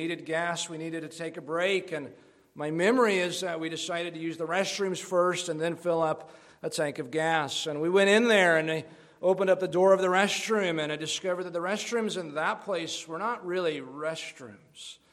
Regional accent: Minnesota, United States; I'm from Minnesota. Maybe that's how we are with judgments.

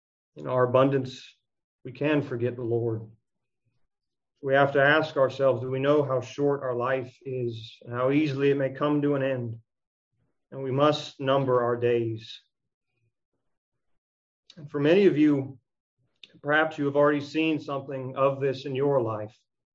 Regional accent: United States; And I know for myself, personally, growing up in the United States, we live in a very prosperous land.

